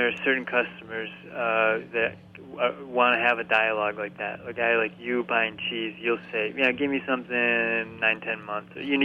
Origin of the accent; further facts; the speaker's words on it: United States; You know, just as an American, you want to go do something new.